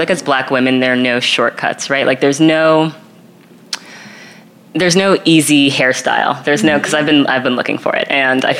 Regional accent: New York, United States; born or raised there; also born or lived in California

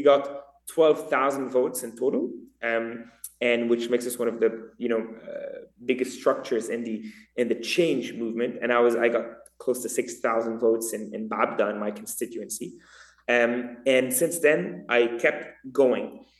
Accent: Geneva, Switzerland; I was born in Switzerland, in Geneva, Switzerland, 1989. I grew up there, like so many Lebanese who are actually immigrants.

